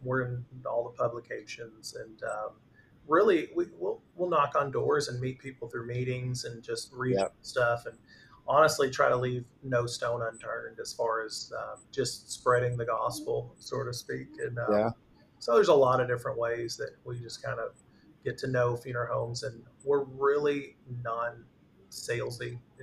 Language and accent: English; Bardstown, Kentucky, United States; I grew up in Bardstown, about an hour south of where we're at in southern Indiana, kind of bourbon capital of the world, so to speak.